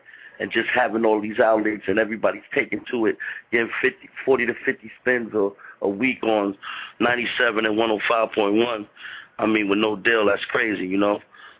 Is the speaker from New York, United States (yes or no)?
yes; Bronx, New York, United States; I'm glad somebody from the Bronx is doing it, and it's me